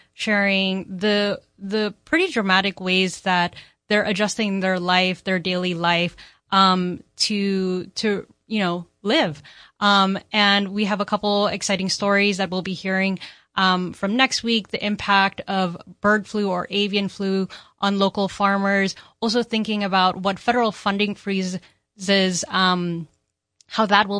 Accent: Jersey City, New Jersey, United States; also born or lived in Rockland County; So I'm originally from Jersey City in New Jersey, but I actually spent my high school years in the 845.

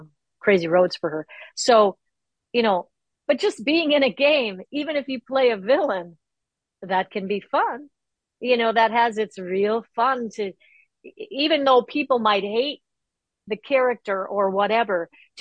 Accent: Minnesota, United States; because I'm from Minnesota.

